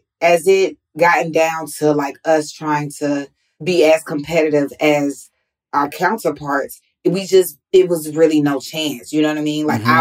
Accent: Atlanta, Georgia, United States; I'm just grateful that, you know, I grew up in Atlanta where my coach didn't play that.

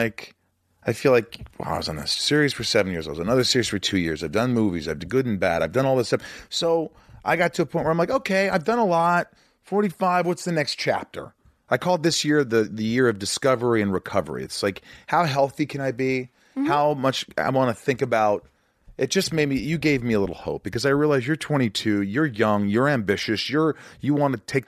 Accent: Indiana, United States; I'm from Indiana, so we knew scotch and Coke.

